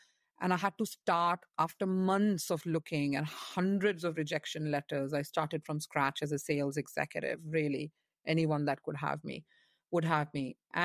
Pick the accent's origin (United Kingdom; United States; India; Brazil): India; All these words and notions that we grew up with in India